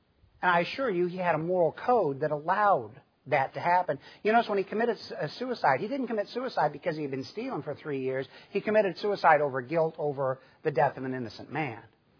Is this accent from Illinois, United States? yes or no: yes; Chicago, Illinois, United States; I mean, I grew up in the Midwest, grew up in the Chicago area for a while, and you know, people say, well, big city.